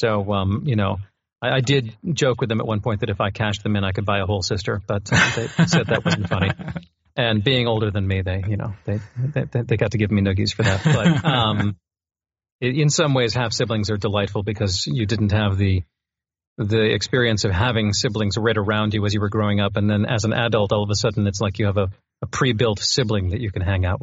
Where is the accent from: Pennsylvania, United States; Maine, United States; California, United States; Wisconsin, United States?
Maine, United States; Yeah. I grew up in Maine. My family was kind of one of the ones that liked to move around a little bit, but not very far.